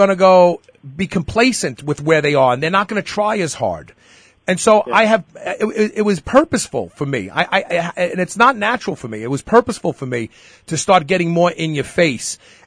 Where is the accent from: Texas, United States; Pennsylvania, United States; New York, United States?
New York, United States; Brooklyn; And growing up in Bed-Stuy, Brooklyn, I was surrounded by African American people and Puerto Rican people, and I was the minority